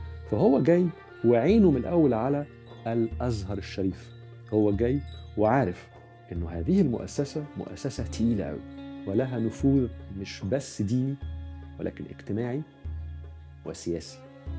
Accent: Egypt; نفس الرسالة عندنا في مصر

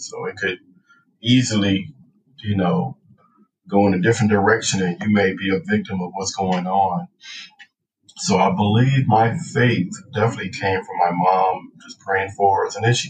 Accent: Compton, California, United States; During the time that I was growing up in Compton, we were the fourth most dangerous city in the United States

